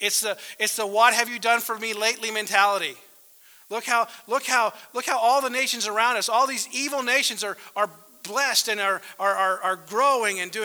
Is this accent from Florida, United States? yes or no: no; Kansas, United States; I'm from Kansas, been born and bred in Kansas